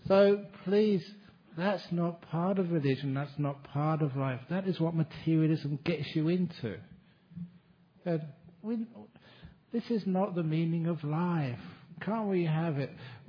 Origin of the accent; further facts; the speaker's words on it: England, United Kingdom; I was born in English. English are always eccentric.